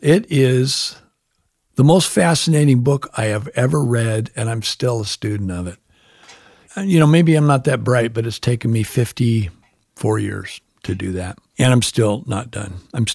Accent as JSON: {"language": "English", "region": "California", "country": "United States", "said": "He's from California like I am"}